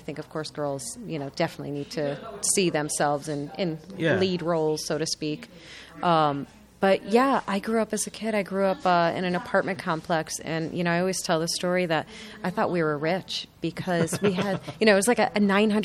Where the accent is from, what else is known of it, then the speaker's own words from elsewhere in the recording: Rocky Hill, Connecticut, United States; And that is not so subtly set in Rocky Hill. So that's of course my hometown where I grew up.